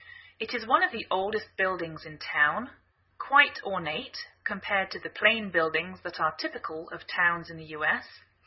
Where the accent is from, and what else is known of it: England, United Kingdom; now in United States